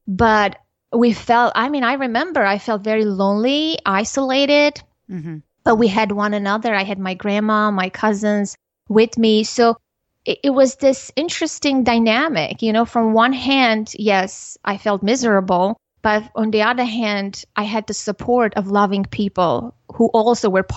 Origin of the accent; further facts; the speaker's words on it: Armenia; I was born and raised in Armenia, and in 1988, a severe earthquake shook our country, and the epicenter was in my hometown.